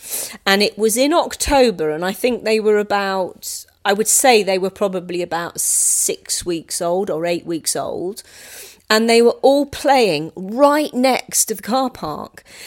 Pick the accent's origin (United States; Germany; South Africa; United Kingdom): United Kingdom; Ashey, South East England; I'm from Ashy. And my favourite place on the island is the Needles.